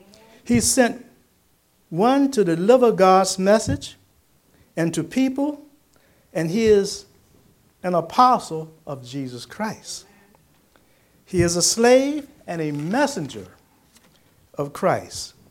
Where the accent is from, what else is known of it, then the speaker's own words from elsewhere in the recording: Williamsburg, Virginia, United States; I was born and raised in Williamsburg.